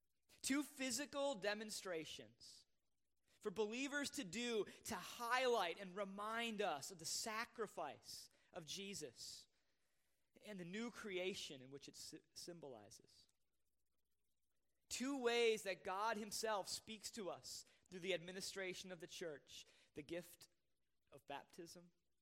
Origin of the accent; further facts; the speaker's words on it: Wisconsin, United States; I grew up in the Bluffs on the Mississippi River, north of La Crosse and Winona and that type of area.